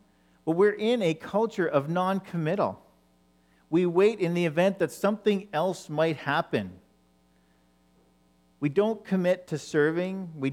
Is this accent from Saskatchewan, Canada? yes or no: no; Ottawa, Ontario, Canada; as I was growing up in Ottawa, in Ontario, in the early 1970s, wasn't very many people that looked like me.